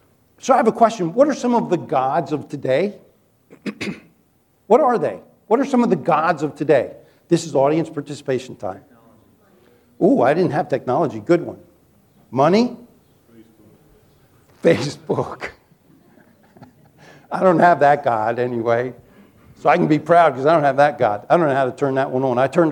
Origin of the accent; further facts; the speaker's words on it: Chesapeake Bay, United States; I grew up on the Chesapeake Bay.